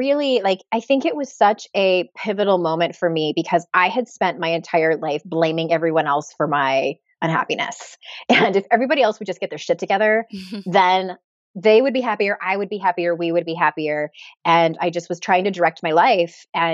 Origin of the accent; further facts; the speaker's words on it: San Diego, California, United States; moved away as an adult; So I'm from San Diego, and I lived there for 36 years before we moved not that long ago.